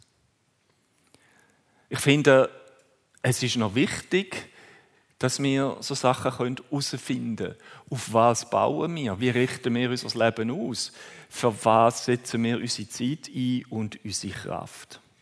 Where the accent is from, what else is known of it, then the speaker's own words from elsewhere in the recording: Switzerland; Also bei uns in der Schweiz ist nur Zürich grösser